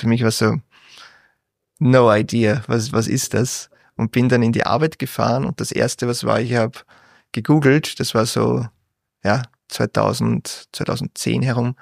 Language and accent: German; Ternitz, Lower Austria, Austria; wie ich so 19 war, war ich Zivildiener und war Rettungsfahrer in Ternitz, in meiner Heimatstadt.